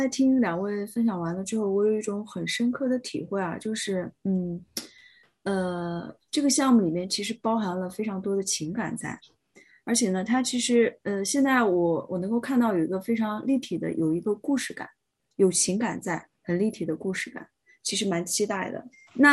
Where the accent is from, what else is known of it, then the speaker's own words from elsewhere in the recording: China; 其实我是在中国长大的